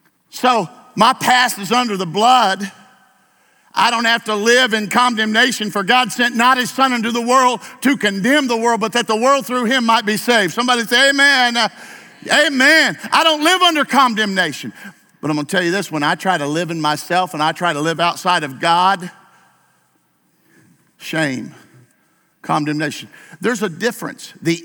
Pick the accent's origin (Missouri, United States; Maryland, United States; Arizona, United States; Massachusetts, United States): Missouri, United States; Granby; Well, Lord, I'm from Granby, Missouri. Probably 90, 80% of my class never went to college, never gonna amount to a whole lot.